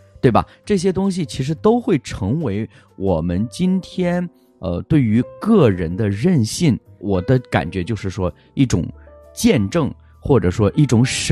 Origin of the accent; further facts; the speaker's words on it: China; 因为即便是像我们作为中国人哈